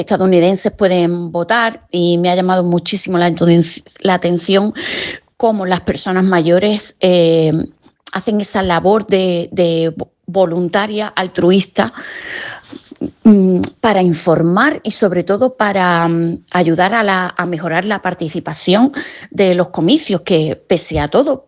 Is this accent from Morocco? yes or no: no; Nerva, Andalusia, Spain; un pueblecito de 4.000 habitantes o de 5.000 habitantes, justo como del tamaño de mi pueblo, de Nerva